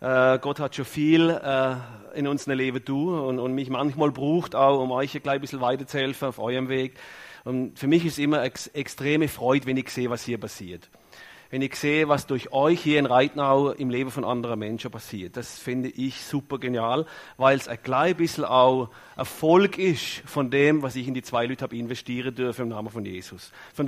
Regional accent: Germany; now in Bern, Switzerland; Also, ich komme aus Bern, aber ursprünglich aus Deutschland. Lebe schon lange in der Schweiz, habe eine Frau, die Schweizerin ist.

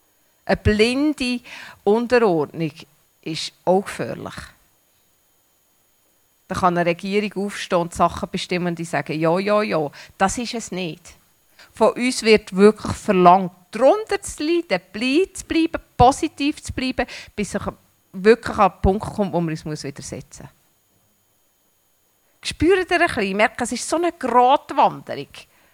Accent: Switzerland; Und jeder Schweizer findet Fehler beim Vorgesetzten. Das haben wir einfach im Blut.

